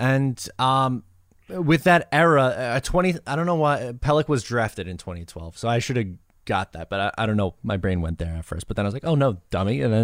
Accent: Long Island, New York, United States; which, obviously, I'm from Long Island. Most Islanders fans are from Long Island. So just to have a Long Island guy coming back

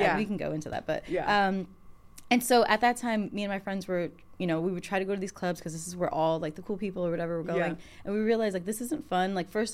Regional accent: Albany, New York, United States; where I grew up in Albany, I was like hanging out at, you know, the skate shop, going to the record store

